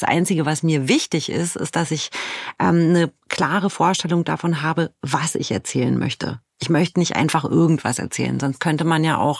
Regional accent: Romania; Ich habe lange Zeit gedacht, dass das etwas sein müsste, was mit meiner Heimat, mit Rumänien zu tun hat

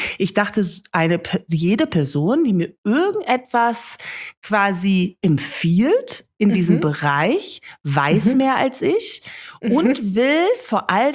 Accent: Namibia; first language German/English; German is a second language; ich komme natürlich aus Namibia, also ich bin jetzt Deutsch, ist jetzt natürlich ist nicht so wirklich meine erste Sprache, ist gemeinsam mit Englisch, also ich bin wirklich zweisprachig komplett.

